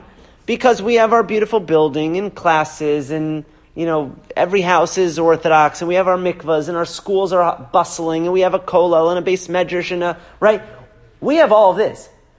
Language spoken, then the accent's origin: English; Boston, Massachusetts, United States; I, like, from in utero, was imbued with those ideals and those ideas, certainly growing up in Boston.